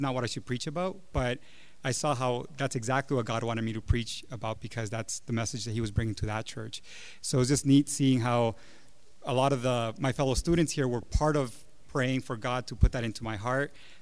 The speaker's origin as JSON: {"language": "English", "country": "Honduras", "said": "I'm from Honduras, so I knew it had to do with me."}